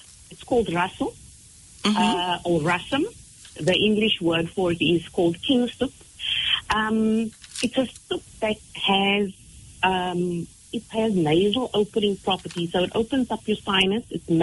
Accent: Port Elizabeth, Eastern Cape, South Africa; I grew up in Port Elizabeth, in a suburb, a multicultural suburb of Malabar.

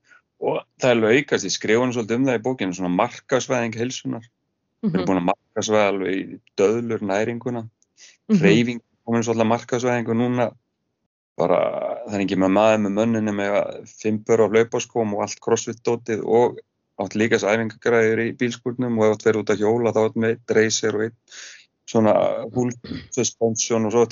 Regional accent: Hafnarfjörður, Capital Region, Iceland; Ég er Hafnfirðingur

